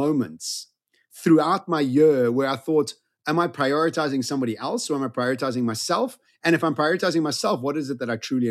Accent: South Africa; I was in, as a South African, to get an American agent to look after you was the most amazing feeling.

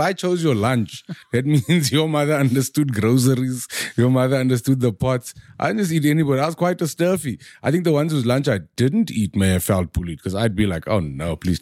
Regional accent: South Africa; Charlize Theron, take notes. I am more South African than anybody.

